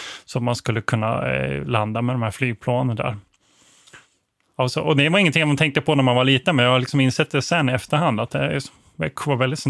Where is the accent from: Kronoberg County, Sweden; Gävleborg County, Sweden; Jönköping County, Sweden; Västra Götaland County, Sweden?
Kronoberg County, Sweden; Växjö; born there; jag är född i Växjö. Och det var ju en sån här luftcentral stad egentligen.